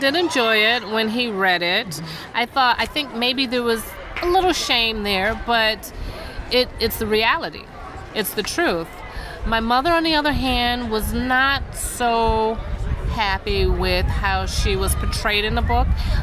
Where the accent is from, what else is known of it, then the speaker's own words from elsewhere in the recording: Buffalo, New York, United States; I am born and raised in Buffalo, New York.